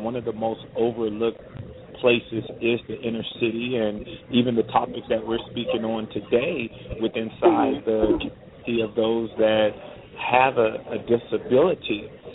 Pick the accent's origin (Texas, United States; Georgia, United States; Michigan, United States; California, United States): California, United States; Compton; Well, as you said, we grew up in Compton, California, and if anyone is familiar with Compton, California, at the time I grew up there